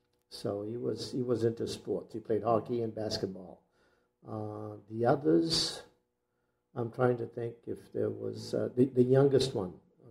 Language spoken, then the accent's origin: English; Lewiston, Maine, United States; I was born and raised here in Lewiston, always lived in Lewiston all my life, with an exception of 9 years when I lived out in Fayette.